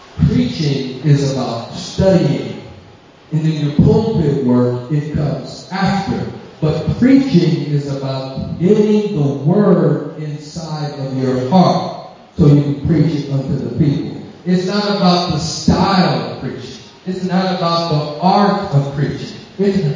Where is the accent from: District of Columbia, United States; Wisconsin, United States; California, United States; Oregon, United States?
California, United States; And I'm looking down, saying, look, man, I'm from California.